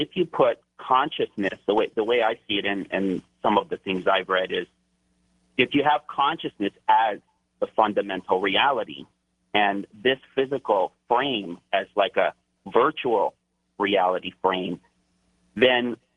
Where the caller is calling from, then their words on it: Hawaii, United States; Okay, yeah, I'm calling from Hawaii.